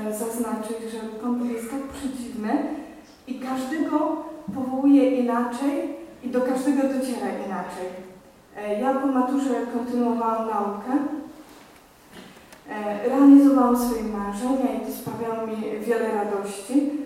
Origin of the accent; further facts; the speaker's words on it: Chrzanów, Lublin Voivodeship, Poland; Pochodzę z pięknej małej wsi Chrzanów na Lubelszczyźnie.